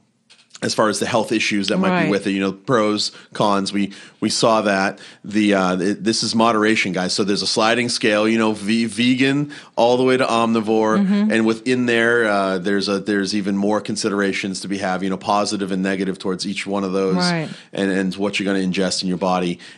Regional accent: East Coast, United States; I grew up on the East Coast, and that's what we ate is white fish.

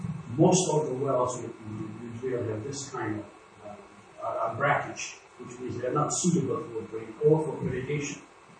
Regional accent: Jerusalem, Palestine; And I'm actually a Palestinian. I was raised in Jerusalem, of course, 11 years, and it was Palestine. So I usually, if I don't make my Israeli friends angry, I say I'm a Palestinian. And I speak the language

